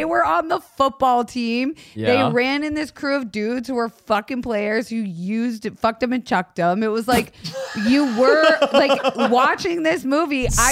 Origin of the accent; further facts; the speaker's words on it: Florida, United States; I'm from Florida.